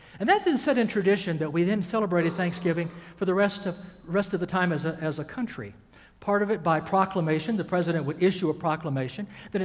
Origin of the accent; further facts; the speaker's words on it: the South, United States; I'm from the South originally.